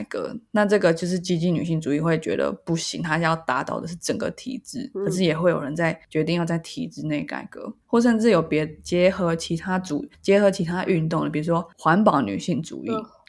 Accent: Taiwan; 如果我去南韩然后没有人看得出来我是台湾人

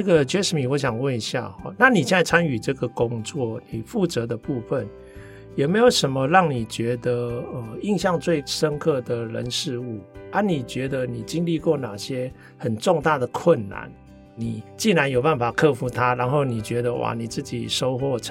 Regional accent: Taiwan; 但是我们台湾人都听得懂，因为我们好像连犯错都会是同样的错误啊，连口音也很接近

